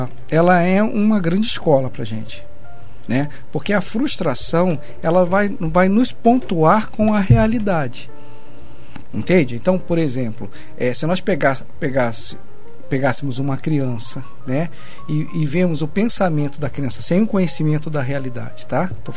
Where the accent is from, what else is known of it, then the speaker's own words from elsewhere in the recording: Rio de Janeiro, Brazil; now in Curitiba, Brazil; Isso eu falo, eu sou carioca.